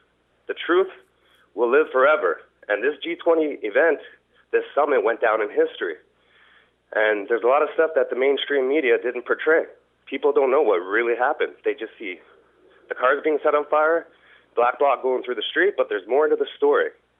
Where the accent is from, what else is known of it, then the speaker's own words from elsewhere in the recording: Canada; as a Canadian, I don't want to see anybody treated that way.